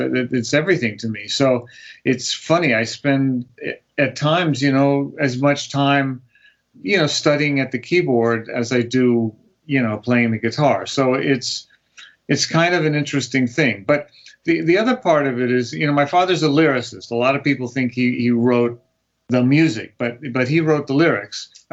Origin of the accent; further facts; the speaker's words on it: Los Angeles, California, United States; growing up in Los Angeles, my sister and I, you know, we went to all public schools.